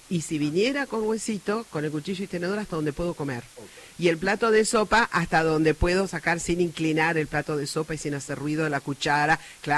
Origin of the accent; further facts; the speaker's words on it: Argentina; Nosotros somos muy argentinos, muy latinos, muy del beso, el abrazo